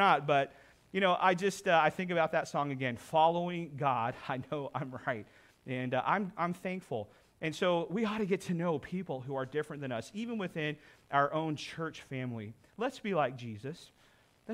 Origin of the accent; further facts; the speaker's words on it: Oklahoma, United States; now in Canada; I was raised in Oklahoma in the United States. Anybody here raised in Oklahoma in the United States?